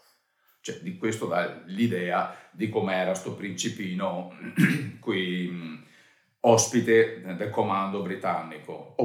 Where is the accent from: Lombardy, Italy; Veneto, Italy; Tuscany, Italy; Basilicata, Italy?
Veneto, Italy; Calvene; ho una foto anche del mio paese, di Calvene, del paese d'origine